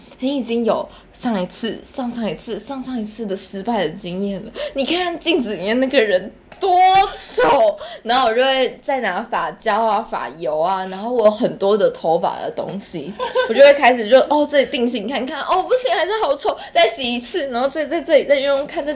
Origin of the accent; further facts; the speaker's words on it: Taiwan; 那我就说 no I'm Taiwanese。 他说你看起来不像台湾人呢，我说，看啊，就跟你说我是台湾人，怎样？